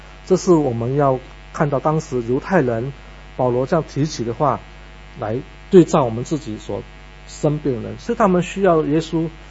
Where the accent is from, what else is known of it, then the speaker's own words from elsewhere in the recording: Malaysia; 其实我也是马来西亚过来的。